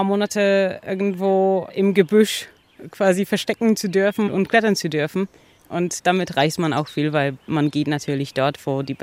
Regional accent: Poland; German is a second language; Ursprünglich bin ich aus Polen

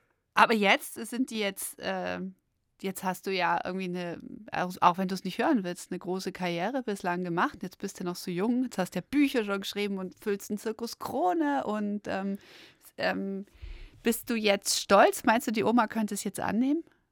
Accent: Baden-Württemberg, Germany; Ich bin Schwäbin.

